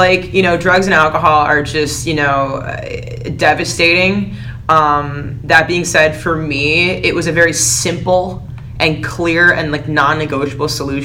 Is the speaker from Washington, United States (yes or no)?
no; Bloomfield Hills, Michigan, United States; I'm from Bloomfield Hills.